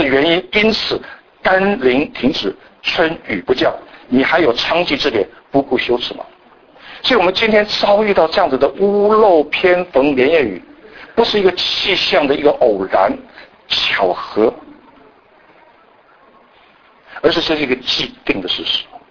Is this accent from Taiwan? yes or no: yes; Taiwan; 我们从台湾来的人一点都不稀奇，到处都有庙，